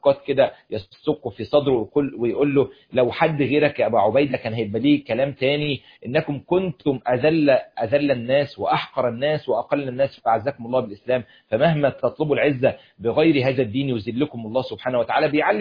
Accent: Egypt

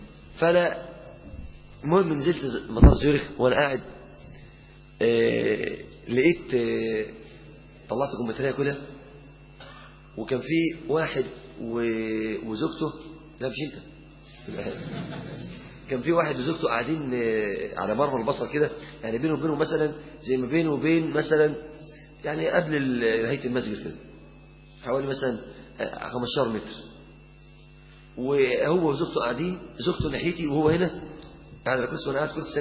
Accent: Mansoura, Dakahlia, Egypt; أنا من المنصورة، أنا من الدقهلية، بس أنا بقول لكم أنا لفيت مصر زنجة زنجة.

